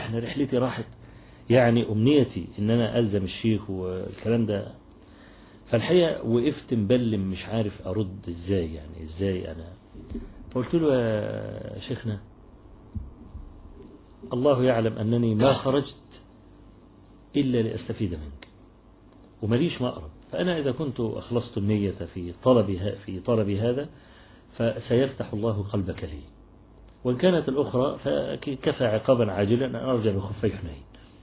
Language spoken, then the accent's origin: Arabic; Egypt; حتى أن الشيخ محمد إسماعيل يعني حفظه الله عندنا في مصر بعت لي رسالة